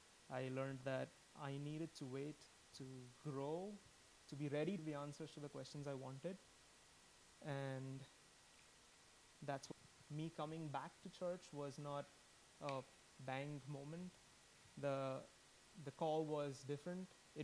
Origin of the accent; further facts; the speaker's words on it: Mumbai, Maharashtra, India; I'm originally from Mumbai, India. I was born in a Roman Catholic family, raised in faith. Been the only kid